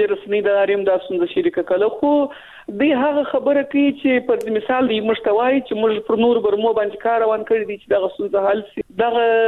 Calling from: Kandahar, Afghanistan; له کندهار

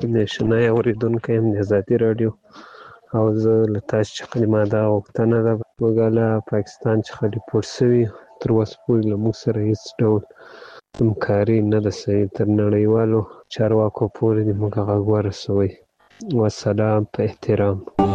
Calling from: Ghazni, Afghanistan; زه د غزنی دی ولایت د یک دی ولسوالۍ څخه تاسو ته پیغام پرېږدم.

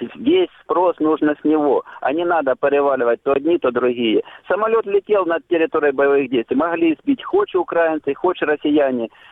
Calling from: Luhansk Oblast, Ukraine; Здравствуйте … из Луганщины.

